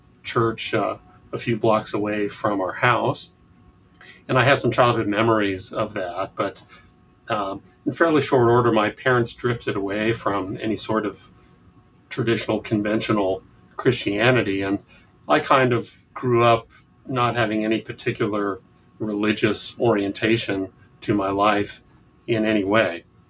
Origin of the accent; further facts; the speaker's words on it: Washington, District of Columbia, United States; also born or lived in Milwaukee; we moved away from the Milwaukee area when I was four, and I spent most of my growing up years in the Washington, D.C. area. And I did high school there